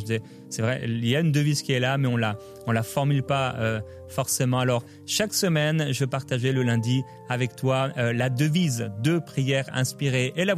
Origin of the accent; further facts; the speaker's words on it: Brittany, France; Alors, il y a une inspiration bretonne. Je viens de la Bretagne. Petit clin d'œil aux Bretons.